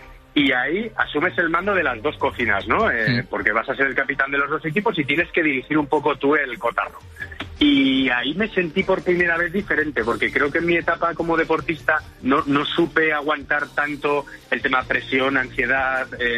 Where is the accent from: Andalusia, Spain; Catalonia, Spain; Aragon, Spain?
Aragon, Spain; Zaragoza; yo soy de Zaragoza, ¿sí?